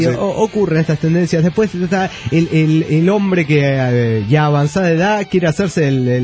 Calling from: Cancún, Quintana Roo, Mexico; de Cancún, Quintana Roo.

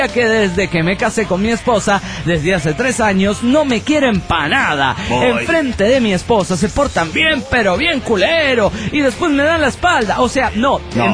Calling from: Zacatecas, Mexico; de Zacatecas, México.

